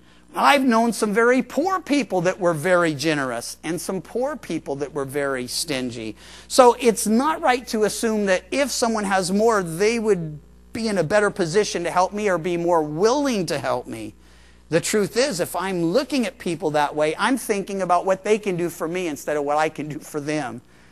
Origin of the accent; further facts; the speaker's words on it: Midwest, United States; also born or lived in Georgia / Missouri; now in California, United States; when I was a kid, I lived in the Midwest and I was born in Georgia